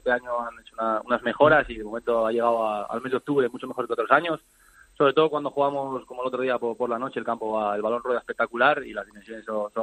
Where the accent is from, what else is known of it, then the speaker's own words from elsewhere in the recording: Asturias, Spain; yo soy de Asturias